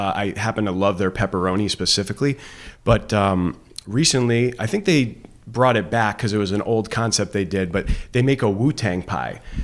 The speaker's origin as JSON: {"language": "English", "town": "Woodbridge", "region": "Connecticut", "country": "United States", "tie": "born or raised there", "also_born_or_lived": "Brantford", "lives_now": "New Haven, United States", "said": "Yep, born and raised in Connecticut. Grew up in Brantford and Woodbridge. Been living downtown for about 10 years. Really love it, downtown New Haven."}